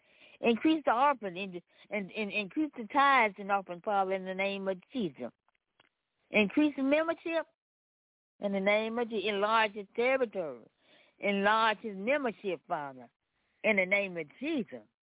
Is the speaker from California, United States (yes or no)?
no; Memphis, Tennessee, United States; I'm from Memphis, Tennessee.